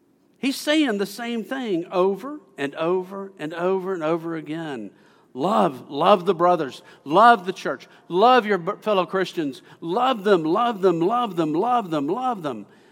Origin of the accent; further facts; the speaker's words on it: the South, United States; Southerners, I'm a Southerner, I can say this.